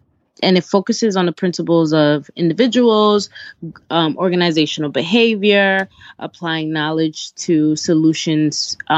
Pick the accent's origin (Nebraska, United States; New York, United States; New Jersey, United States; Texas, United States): New York, United States; Brooklyn; I'm from Brooklyn, New York, and I'm an organizational strategist and an event planner.